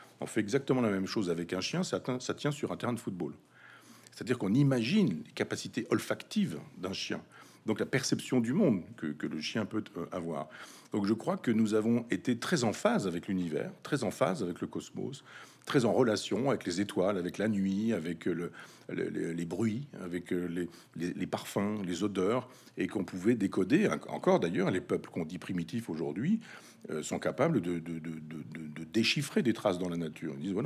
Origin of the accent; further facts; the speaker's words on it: Chambois, Normandy, France; dans mon village natal, Chambois, 500 habitants